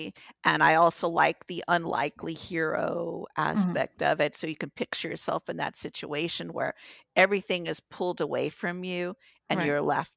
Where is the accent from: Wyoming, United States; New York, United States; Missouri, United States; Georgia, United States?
New York, United States; moved away as an adult; I grew up in New York, okay. and it was a semi-urban area on mm-hmm. Long Island.